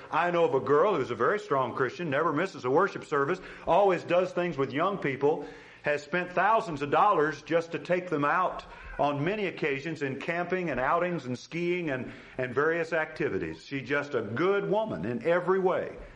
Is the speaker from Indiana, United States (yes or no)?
yes; Gary, Indiana, United States; I come from Gary, Indiana, which is the Chicago area